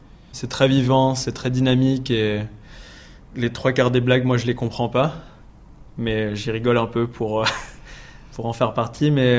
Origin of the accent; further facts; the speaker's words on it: France; also born or lived in Iran; je suis né en Iran et j'ai grandi en France.